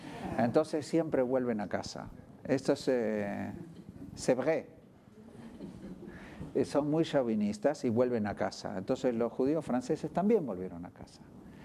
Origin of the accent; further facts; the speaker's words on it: Argentina; also born or lived in Spain; Lo primero, yo soy judío, luego soy argentino y español